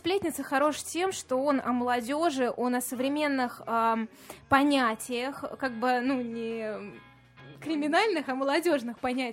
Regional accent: Saratov Oblast, Russia; born there; В Саратовской области.

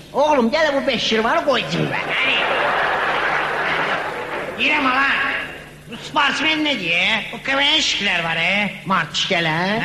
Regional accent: Baku, Azerbaijan; Biz Bakınıyız.

